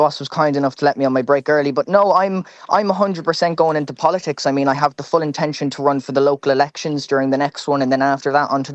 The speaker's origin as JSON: {"language": "English", "town": "Kildare", "region": "Leinster", "country": "Ireland", "said": "I'm from Kildare myself."}